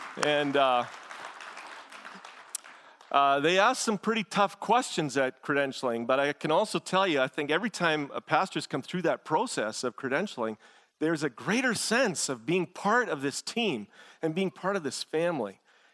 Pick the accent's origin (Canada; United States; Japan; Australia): Canada; Rosenort, Manitoba; coming back to my hometown of Rosenart, Manitoba. If any of you have been there, it's just an agricultural town like this, and I grew up on the farm